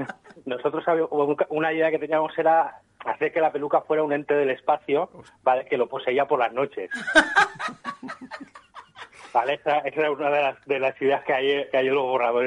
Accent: Valencia, Valencian Community, Spain; Yo recuerdo que cuando era pequeño, pues habían cómics en Valencia

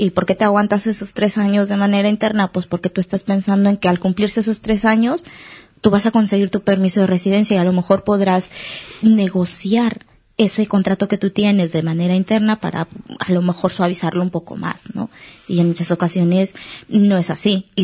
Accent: Mexico; now in Spain; Yo soy mexicana, llevo ya aquí 8 años en España, pasé los primeros 6 años en Madrid, trabajando como interna.

